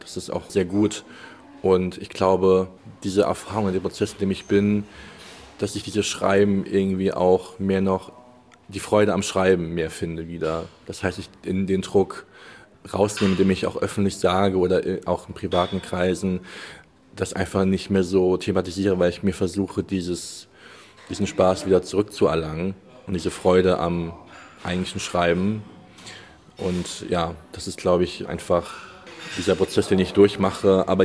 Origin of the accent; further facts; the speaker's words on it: Germany; born there; Das heißt, ich bin in Deutschland geboren, meine Familie kommt aus Deutschland.